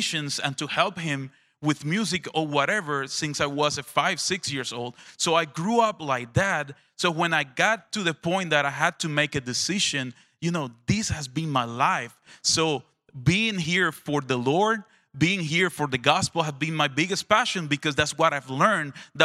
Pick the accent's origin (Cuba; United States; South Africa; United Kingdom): Cuba; Granma; I was born in Cuba. My dad was a professional baseball player. God called him to leave baseball and start become a pastor. He went to the seminary. He studied there. So we moved to the country, to a very small town in Granma, very east of Cuba.